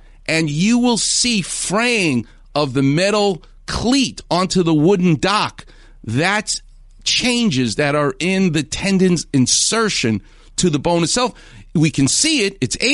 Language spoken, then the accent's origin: English; New York, United States; It's not that far from Burbank. I'm from New York.